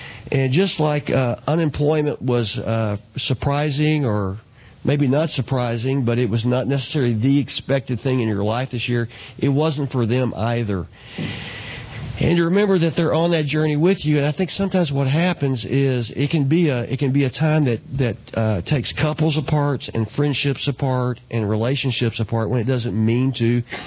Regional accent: Dallas, Texas, United States; also born or lived in South Florida; I grew up here in Dallas, but I lived in South Florida for 12 years.

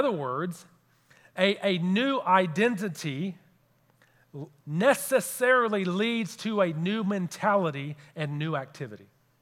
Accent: Houston, Texas, United States; So shortly after we got married, we moved to Houston, which is my hometown. And all of my buddies that I grew up with lived about 5 miles around us.

